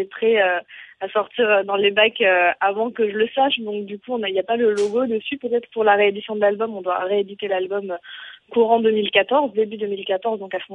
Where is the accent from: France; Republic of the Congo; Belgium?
France; Provence-Alpes-Côte d'Azur; moi je suis originaire du Var et je suis retournée dans le conservatoire dans lequel j'ai appris la musique et notamment le piano